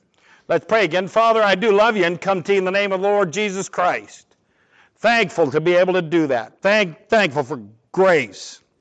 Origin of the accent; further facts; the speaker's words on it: Ohio, United States; also born or lived in Tennessee; I'm from Ohio, kind of, by way of Tennessee. Or Tennessee, by I don't know. But anyway, we got a saying in the Midwest.